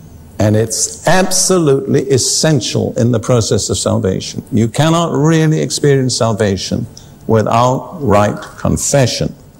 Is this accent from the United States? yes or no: no; United Kingdom; I grew up in Britain amongst people who were good churchgoers.